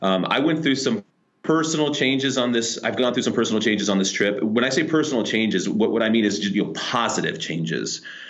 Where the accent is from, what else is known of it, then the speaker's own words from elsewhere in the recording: Columbus, Ohio, United States; My business is here, and we're from Columbus, Ohio. You know, I thought my business is in Columbus.